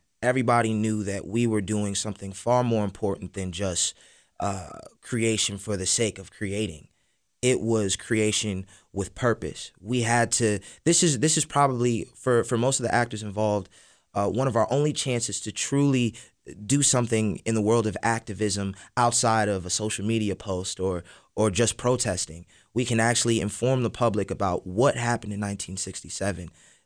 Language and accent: English; New York, United States; Tyler. We grew up together in New York auditioning and going for the same roles